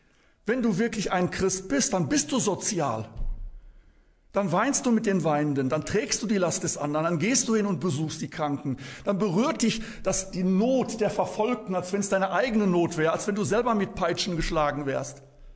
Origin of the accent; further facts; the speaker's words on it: Issum, North Rhine-Westphalia, Germany; wo kommst du her? Aus Issum. Ah, sagt er, am Niederrhein.